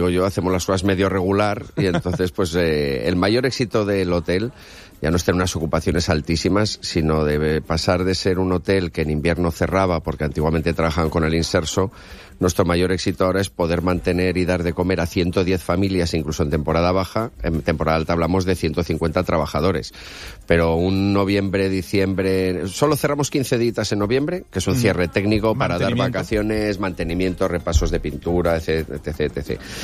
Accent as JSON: {"language": "Spanish", "town": "Zaragoza", "region": "Aragon", "country": "Spain", "said": "de jugar desde pequeñito en el club de tenis de Zaragoza, de donde yo soy"}